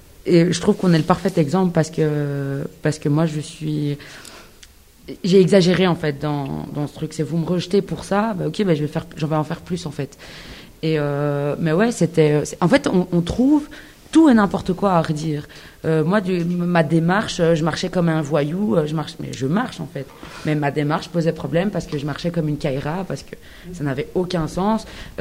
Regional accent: Belgium; j'ai grandi en Belgique, je parle que français. Enfin, à l'époque, je parlais que français.

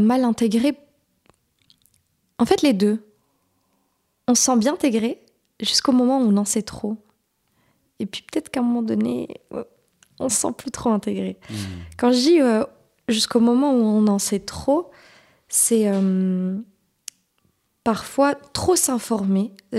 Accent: Brussels, Belgium; c'est cette ville d'accueil, là où j'ai grandi, là où j'étais à l'école, là où j'ai mangé, là où j'ai ri, là où j'ai pleuré, là où j'ai aimé. Et je me dis qu'on... Vivre comme un Bruxellois, faut le faire.

